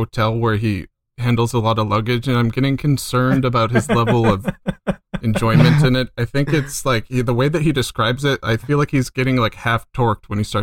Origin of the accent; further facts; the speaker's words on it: California, United States; By the way, I don't tell people I'm an American. I tell people I'm Californian, which goes over differently.